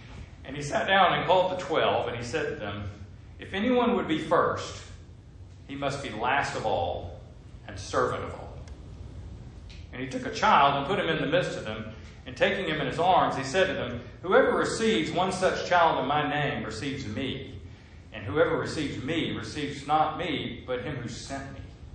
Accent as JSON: {"language": "English", "region": "Southern United States", "country": "United States", "said": "And I don't know, as a Southerner, I have trouble picturing like how they did this."}